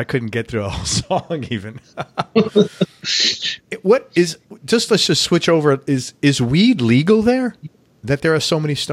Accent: New York City, New York, United States; See, I grew up in New York City. I grew up, it was all over the place, you know.

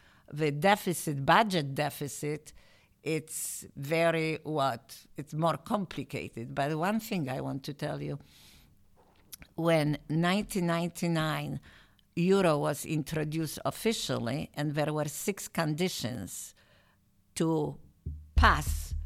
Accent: Strasbourg, Grand Est, France; English is a second language; I am from Strasbourg, as I said yesterday.

